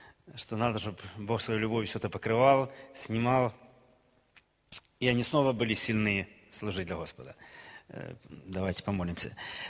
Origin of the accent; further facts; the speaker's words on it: Ukraine; Они когда увидели нас и узнали, что мы с Украины.